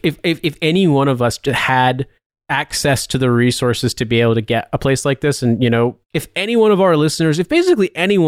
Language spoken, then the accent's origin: English; United States; And I feel like, okay, that's not just me being American.